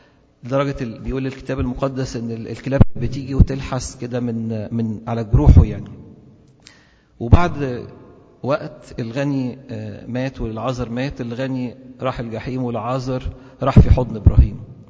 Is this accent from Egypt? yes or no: yes; Egypt; واحنا كمصريين عندنا عاده كده